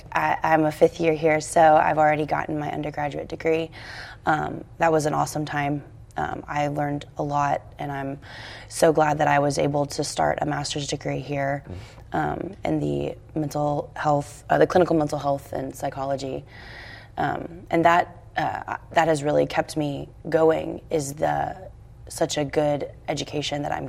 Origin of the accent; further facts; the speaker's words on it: The Woodlands, Texas, United States; So I came from a, I guess you could say, small town, not really small anymore, but I came from Oak Ridge in the Woodlands